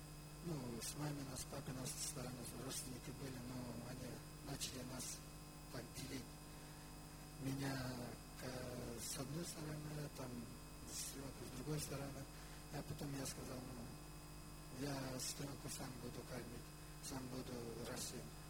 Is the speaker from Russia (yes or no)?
no; Kyrgyzstan; я сам из Кыргызстана. Там я покаялся в баптистской церкви, это в 2001 году.